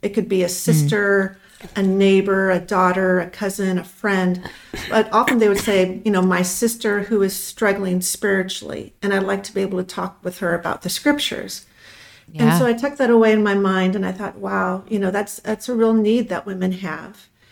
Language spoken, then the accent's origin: English; Los Angeles, California, United States; now in Texas, United States; I'm originally from Los Angeles, and we made our way around the country a little bit and eventually ended up in Texas, and we make a joke that all roads do lead to Texas, so we're happy to be here.